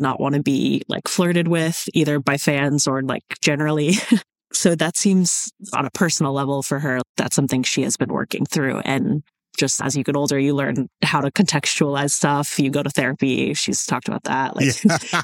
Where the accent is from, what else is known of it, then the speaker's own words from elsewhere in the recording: Tennessee, United States; I'm from Tennessee. We both grew up like very in like religious spaces with like conservative people around.